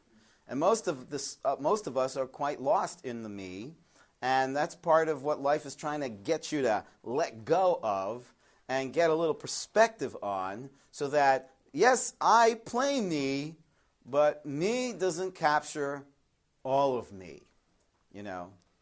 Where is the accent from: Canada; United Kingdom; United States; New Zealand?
Canada; I grew up in Canada, and Israel was not, we were not a very Zionistic home.